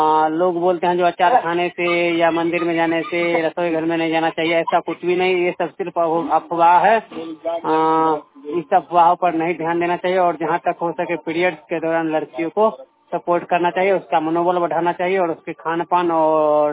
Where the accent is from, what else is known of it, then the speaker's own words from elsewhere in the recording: Sarairanjan, Bihar, India; मैं सरारंजन प्रखंड से बिलोंग करता हूँ।